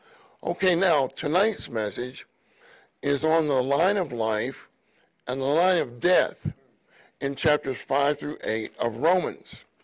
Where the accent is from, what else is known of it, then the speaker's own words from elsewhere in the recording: Pittsburgh, Pennsylvania, United States; you know I grew up in Pittsburgh, and I was used to this kind of weather. I'm not used to it anymore. My blood got thinned out after I moved to Southern California.